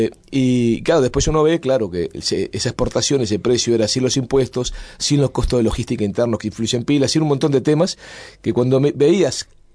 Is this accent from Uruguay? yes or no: yes; Uruguay; yo soy uruguayo.